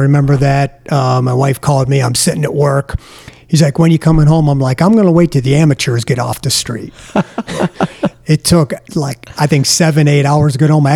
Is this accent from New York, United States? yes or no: yes; Buffalo, New York, United States; now in Virginia Beach, United States; Came born and raised in Buffalo, New York.